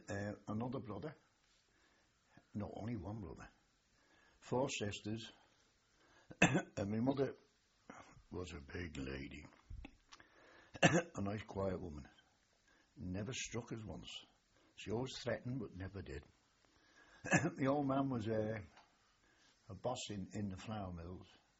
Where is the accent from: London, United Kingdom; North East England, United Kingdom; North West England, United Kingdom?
North West England, United Kingdom; Seacombe; also born or lived in Birkenhead; I was born in Birkenhead, but they moved into Seacombe.